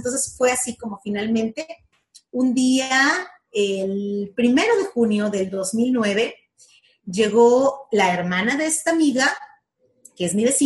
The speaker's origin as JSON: {"language": "Spanish", "region": "Veracruz", "country": "Mexico", "said": "yo no vivo en la misma ciudad de donde soy originaria, yo soy veracruzana."}